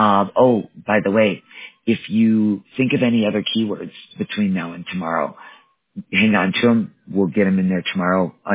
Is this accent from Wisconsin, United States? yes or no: yes; Wisconsin, United States; I actually was born and raised in Wisconsin, but I am not a Packers fan.